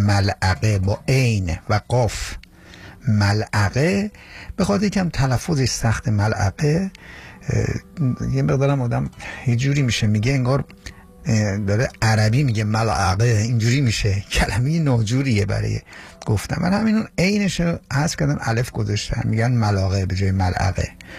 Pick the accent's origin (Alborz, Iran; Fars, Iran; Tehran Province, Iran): Tehran Province, Iran; Tehran; من ترک نیستم، من کلا بچه تهرانم، ولی تقریبا میتونم بگم که مسلطم به زبان ترکی